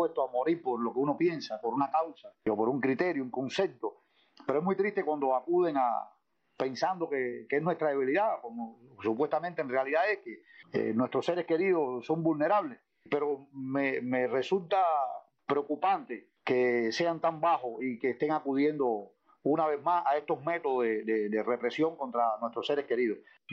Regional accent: Cuba; todo mi orgullo como cubano.

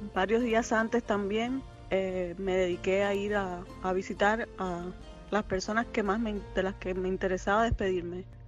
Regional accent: Cuba; moved away; ¿Cómo fue el día que salí de Cuba?

